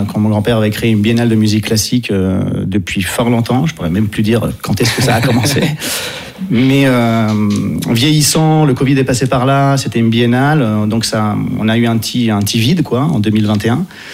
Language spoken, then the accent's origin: French; Italy; moved away as an adult; now in Paris, France; Et moi, en plus, j'ai grandi en Italie, j'ai fait mes études en Italie.